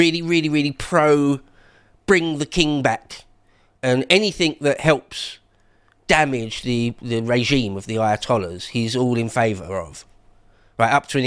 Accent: England, United Kingdom; That's my thoughts and feelings as an Englishman.

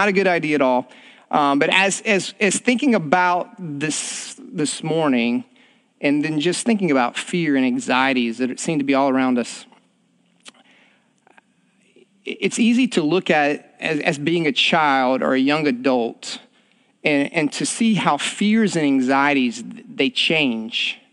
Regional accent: South Carolina, United States; And I said, well, I'm from South Carolina.

